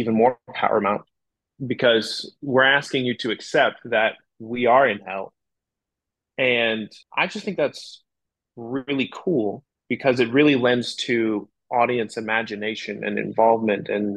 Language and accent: English; Alaska, United States; moved away as an adult; now in New York, United States; I remember when I moved to New York, because I'm from Alaska originally, but I moved here about 3 years ago.